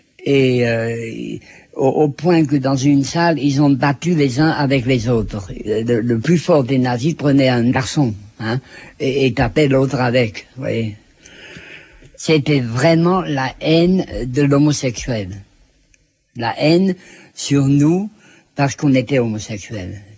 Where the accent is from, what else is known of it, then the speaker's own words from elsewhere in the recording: Grand Est, France; en tant qu'Alsacien, il y a peut-être aussi un peu de germanisme là-dedans.